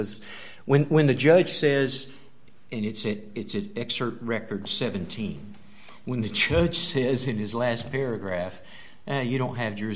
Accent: Ducktown, Tennessee, United States; I'm from Ducktown, Tennessee. You're like, where the heck is that?

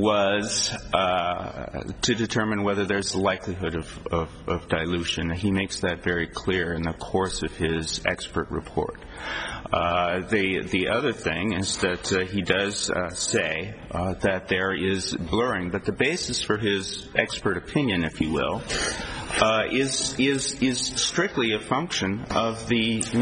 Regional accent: Palo Alto, California, United States; I'm from Palo Alto myself.

